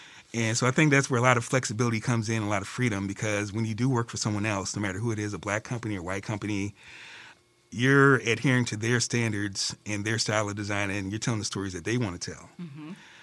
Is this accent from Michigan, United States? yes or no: no; Indianapolis, Indiana, United States; I grew up in Indianapolis, Indiana.